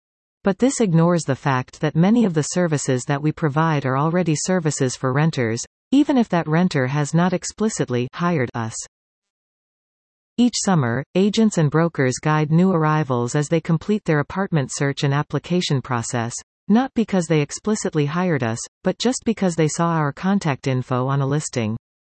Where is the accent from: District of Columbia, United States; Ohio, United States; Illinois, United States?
Ohio, United States; moved away as an adult; now in New York City, United States; I'm a transplant from Ohio who navigated the New York City rental landscape when I moved here 17 years ago.